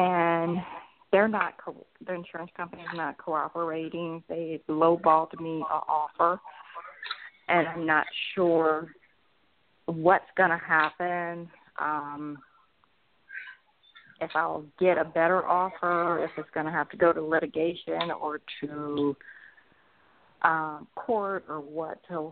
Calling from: Atlanta, Georgia, United States

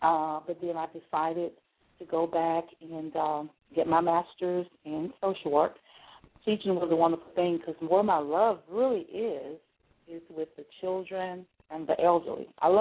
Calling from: Bossier City, Louisiana, United States; I am actually calling from Bossier City, Louisiana, and I just want to send a big shout out to you guys up there.

